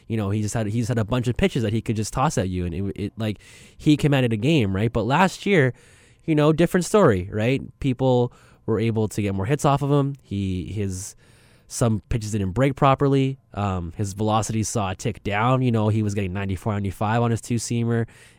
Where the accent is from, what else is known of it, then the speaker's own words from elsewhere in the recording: Canada; So there's a lot of bad reflections of my character on this show today, you know, as a Canadian and as a hip-hop fan and as a sports fan.